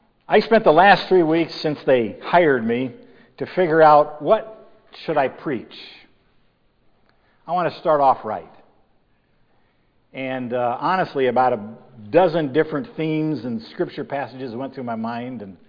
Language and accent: English; Colfax, Iowa, United States; I am from Colfax, Iowa.